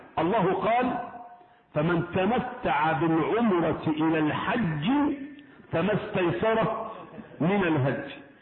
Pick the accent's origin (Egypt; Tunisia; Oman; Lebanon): Egypt